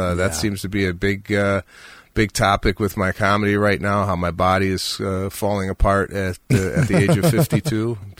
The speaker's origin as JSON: {"language": "English", "town": "Chicago", "region": "Illinois", "country": "United States", "tie": "born or raised there", "said": "in my hometown of Chicago at the United Center"}